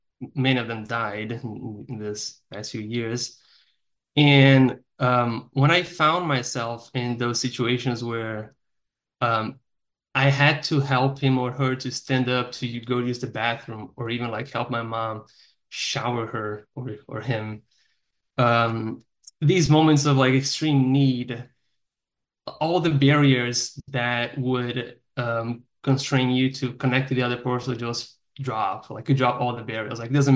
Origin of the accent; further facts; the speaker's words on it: Brazil; now in North America; So I'm from Brazil. I arrived here in North America last year in May. So and I'm from a small town in Brazil.